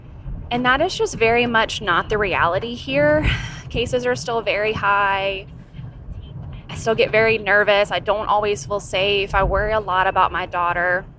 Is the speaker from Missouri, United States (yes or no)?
no; Louisiana, United States; I'm a nurse from Louisiana, which just happens to be a hotspot for the Delta variant.